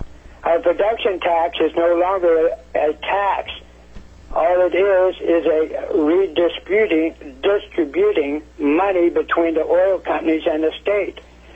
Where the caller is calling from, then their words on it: Kasilof, Alaska, United States; I'm calling from Kasilak, Alaska.